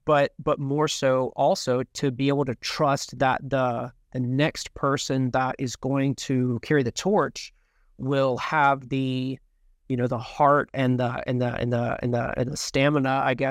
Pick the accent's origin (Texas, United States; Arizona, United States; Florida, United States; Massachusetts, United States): Florida, United States; Jacksonville; I was born and raised in Jacksonville as well, and my parents have been living here most their entire lives, and even their parents for a great part of their lives.